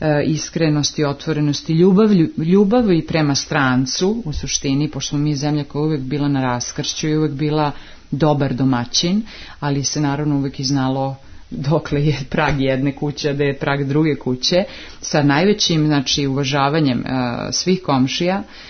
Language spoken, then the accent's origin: Serbian; Montenegro; koje odavde nosim i kao Crnogorka i kao Srpkinja